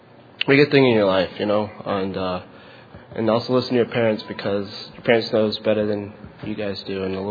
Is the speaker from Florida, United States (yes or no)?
yes; Sanford, Florida, United States; I'm from Sanford, Florida.